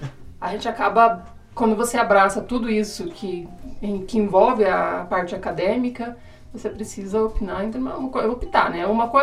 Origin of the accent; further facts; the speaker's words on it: Umuarama, Paraná, Brazil; accent: interior; Não sou daqui, né? Pra quem não sabe, sou de Umuarama, então esse sotaquezinho de porta, portão, porteira é de lá, né? Coisa do interior.